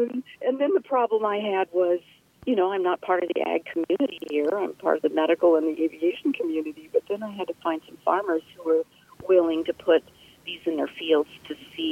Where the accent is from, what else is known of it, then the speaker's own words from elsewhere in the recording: South Dakota, United States; now in Alaska, United States; because I grew up in South Dakota and had a warm spot in my heart for farmers.